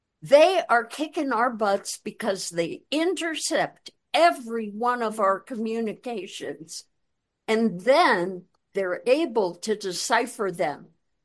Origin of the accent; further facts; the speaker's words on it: East Coast, United States; Yeah, well, it's a real adjustment for me because I grew up on the East Coast